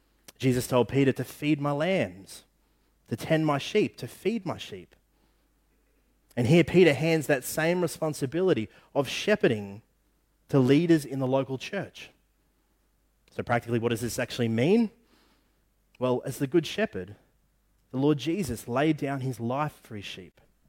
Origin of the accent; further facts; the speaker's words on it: Queensland, Australia; of the realities of growing up in North Queensland are cyclones, and it's cyclone season right at the minute.